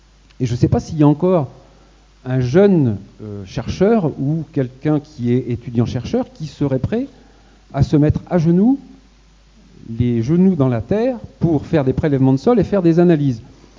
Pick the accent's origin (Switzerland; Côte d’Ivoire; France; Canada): France; Centre-Val de Loire; je suis originaire de Beauce, alors ça je ne vous l'ai pas dit, mais je suis originaire de Beauce